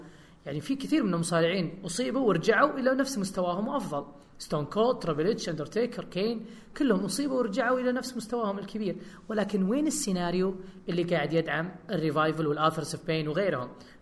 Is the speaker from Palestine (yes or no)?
no; Saudi Arabia; تهمنا يعني كسعوديين